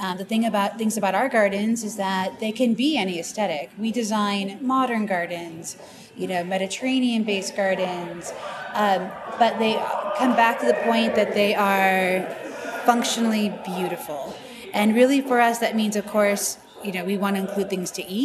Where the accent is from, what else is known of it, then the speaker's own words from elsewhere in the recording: California, United States; So I grew up in the Bay Area, and my mom always kept a kitchen garden.